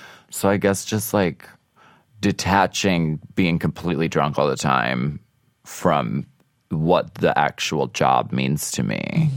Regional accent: Pennsylvania, United States; And I'm from Pennsylvania, so like I could drink pretty much anyone under the table.

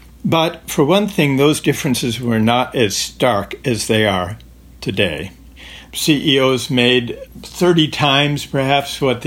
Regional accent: Minnesota, United States; born or raised there

